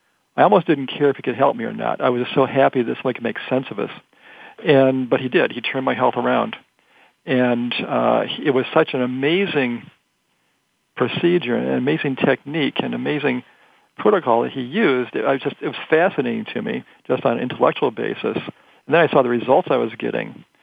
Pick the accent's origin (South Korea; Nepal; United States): United States; Detroit, Michigan; I'm from Detroit originally, and there's a lot of doctors in Detroit